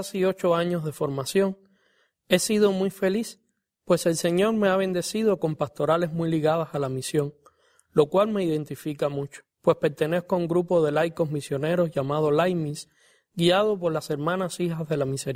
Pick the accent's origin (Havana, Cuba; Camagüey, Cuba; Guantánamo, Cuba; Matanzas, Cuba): Havana, Cuba; Barreras; Provengo de un pueblo de campo a las afueras de Guanabacoa, llamado Barreras, hijo de padre campesino y madre ama de casa.